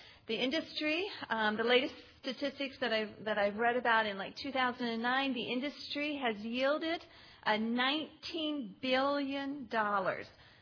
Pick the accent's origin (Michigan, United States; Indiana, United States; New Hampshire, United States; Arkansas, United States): Indiana, United States; Noblesville; I'm from Noblesville, Indiana.